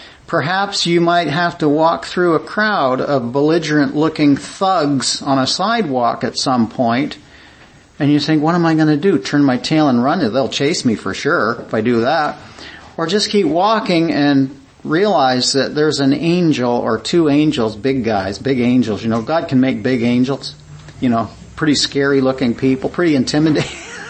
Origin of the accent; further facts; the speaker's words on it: Mississauga, Ontario, Canada; because I grew up in Mississauga, I grew up in a little place called Clarkson. Nice little community, nice little village.